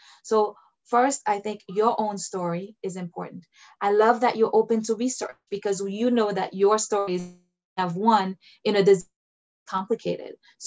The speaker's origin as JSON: {"language": "English", "country": "Haiti", "tie": "born or raised there", "said": "so I grew up in Haiti"}